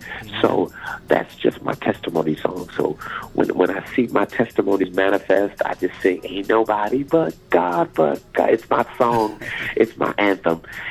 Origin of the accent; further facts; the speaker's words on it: Detroit, Michigan, United States; are from Detroit, Michigan. I'm from Detroit, Michigan.